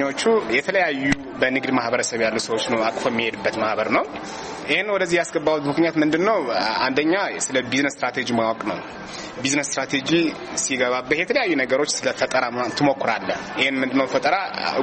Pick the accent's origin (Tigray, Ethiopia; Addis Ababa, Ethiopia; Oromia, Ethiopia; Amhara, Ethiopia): Tigray, Ethiopia; Mekelle; ተወልጄ ያደኩት መቀሌ ውስጥ ነው። አዳቂ ደብረዳሙ ሰፈር የሚባል ነው ተወልጄ ያደኩት ማለት ነው።